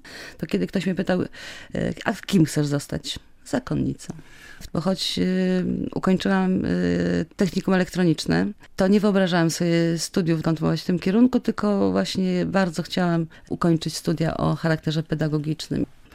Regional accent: Bydgoszcz, Kuyavian-Pomeranian Voivodeship, Poland; Urodziłam się w Bydgoszczy na ulicy Śniadeckich. Niestety mieszkaliśmy tutaj niedługo. Rodzice wyprowadzili się do wówczas samodzielnego miasteczka do Fordonu, które w 1975 roku zostało przyłączone do Wielkiej Bydgoszczy.

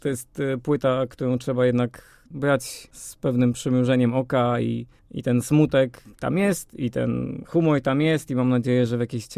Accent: Świecie, Kuyavian-Pomeranian Voivodeship, Poland; now in Toruń, Poland; ja osobiście nie pochodzę z Torunia, tylko ze Świecia, też średniej wielkości miasto, no ale przyjechałem tutaj na studia dawno temu, zostałem

